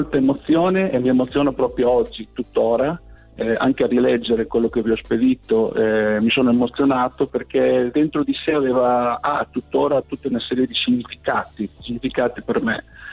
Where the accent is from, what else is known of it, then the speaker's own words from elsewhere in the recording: Fernández, Santiago del Estero, Argentina; io sono di Fernández, provincia di Santiago del Estero, 1400 km al nord da Buenos Aires.